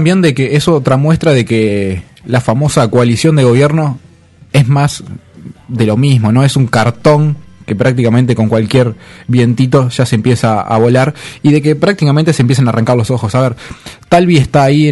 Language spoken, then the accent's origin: Spanish; Uruguay; estos de pequeños deslices que a la larga nos afectan como uruguayos.